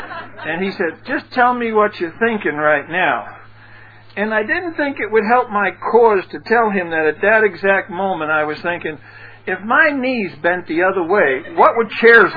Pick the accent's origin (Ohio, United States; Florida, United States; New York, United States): New York, United States; Brooklyn; I was born and raised in Brooklyn in one of those neighborhoods where you used to say, "How far is it to the subway?"